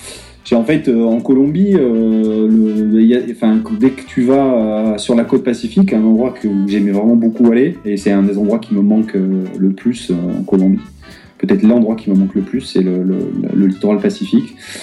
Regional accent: Bordeaux, Nouvelle-Aquitaine, France; On s'est rencontré à Bordeaux parce que moi, donc, je suis de Bordeaux j'étais là en vacances.

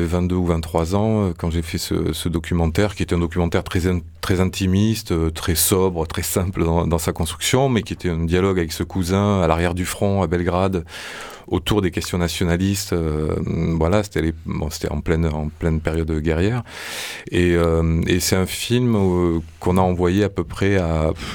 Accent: Bordeaux, Nouvelle-Aquitaine, France; si je dis que je suis de Bordeaux, Marseille-Bordeaux

